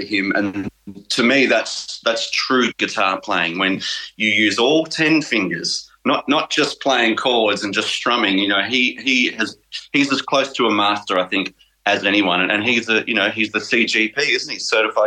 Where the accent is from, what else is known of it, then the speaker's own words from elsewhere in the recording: Wheelers Hill, Victoria, Australia; also born or lived in Mount Waverley / Glen Waverley; So I was born in Mount Waverley and then we moved from Glen Waverley to Wheelers Hill, which is where I did all of my schooling.